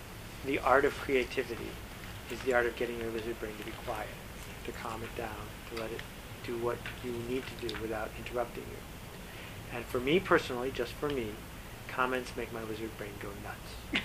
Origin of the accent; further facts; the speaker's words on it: Buffalo, New York, United States; when I was growing up in Buffalo